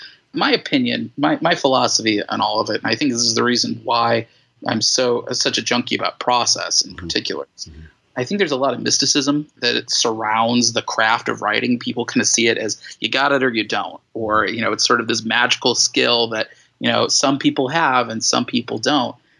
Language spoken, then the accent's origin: English; St. Louis, Missouri, United States; I grew up in the Midwest, you know, St. Louis.